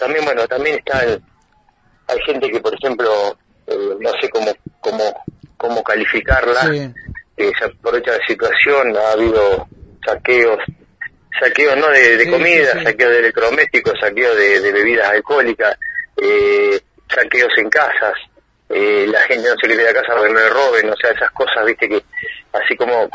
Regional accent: Bahía Blanca, Buenos Aires Province, Argentina; also born or lived in Punta Alta; Nacido y criado en Bahía y en Punta Alta.

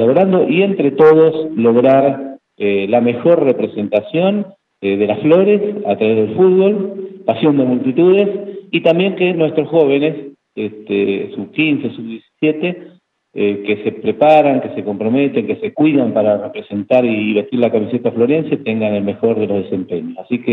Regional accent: Argentina; deporte que nos identifica, ¿no?, como argentinos.

